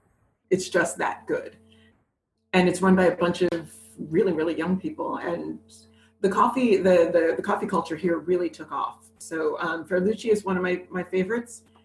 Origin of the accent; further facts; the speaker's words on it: New York City, New York, United States; So I'm a diner kid. I grew up in New York City, so I'm a diner kid.